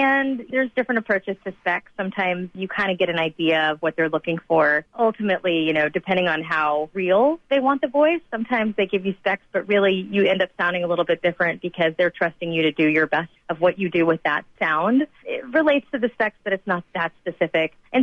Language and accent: English; the South, United States; And I think being a Southerner, I take it for granted that everybody knows the trains at the Atlanta airport.